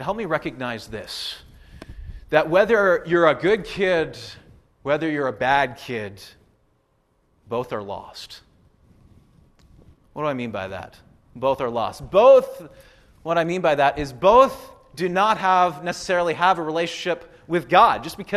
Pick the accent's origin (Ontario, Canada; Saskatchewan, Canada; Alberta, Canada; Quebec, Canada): Saskatchewan, Canada; Nipawin; I grew up in Nipawin, Saskatchewan. Spent most of my life there, where we have good fishing and lots of good churches in the area.